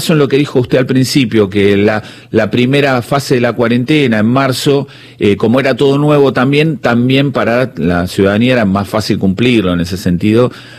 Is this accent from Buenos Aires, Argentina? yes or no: yes; Buenos Aires, Argentina; esto lo digo como porteño